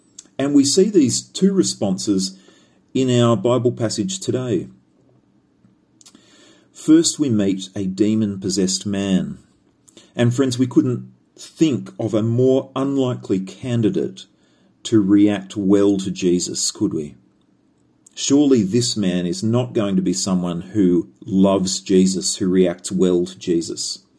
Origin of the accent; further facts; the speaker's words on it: Australia; I'm an Aussie. And in Australia, we say this about the table spread Vegemite.